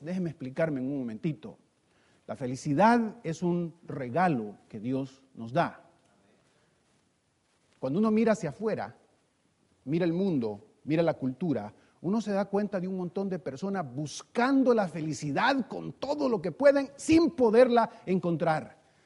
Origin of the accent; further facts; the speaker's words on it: El Salvador; Como buen salvadoreño diría, no debo andar de bracete con los malos.